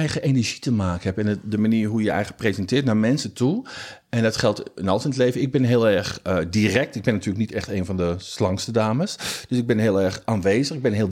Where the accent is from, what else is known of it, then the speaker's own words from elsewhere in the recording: Utrecht, Netherlands; Ik kom officieel uit Utrecht. Gewoon lekker in een volksbuurt geboren en getogen.